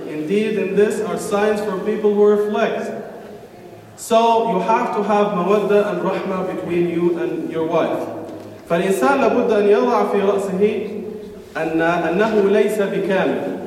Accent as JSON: {"language": "Arabic", "country": "Egypt", "said": "هي نقطة بيقولوها عندنا في مصر"}